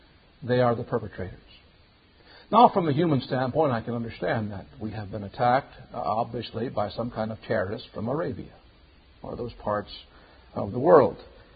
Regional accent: United States; I'm not opposed to that. I am an American.

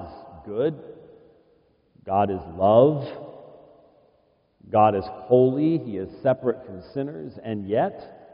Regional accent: Scotland, United Kingdom; I'm a Scotsman

